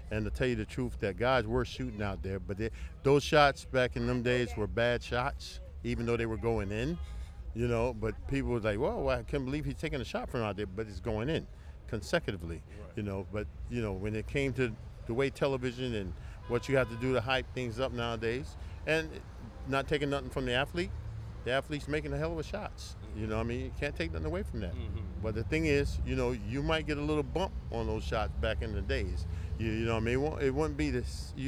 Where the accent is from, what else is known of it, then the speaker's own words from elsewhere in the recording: Brownsville, United States; Well, I'll tell you, Daryl, my experience in Brownsville was very good. It was hard, it was tough.